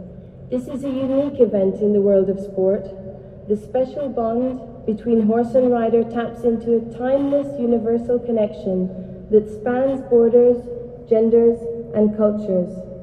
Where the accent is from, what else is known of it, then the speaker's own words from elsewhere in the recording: Amman, Amman Governorate, Jordan; I grew up in Amman, Jordan, a half a world away from here.